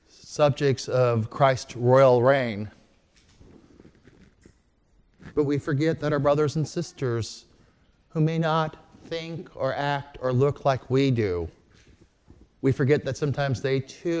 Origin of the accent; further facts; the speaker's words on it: Midwest, United States; You know, when I was a kid, as you all know, I'm from the Midwest.